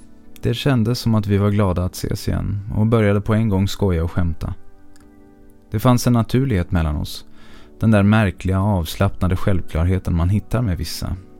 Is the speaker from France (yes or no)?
yes; France; now in Sweden; Detta trots att undervisningen var på engelska och jag är född och uppvuxen i Frankrike.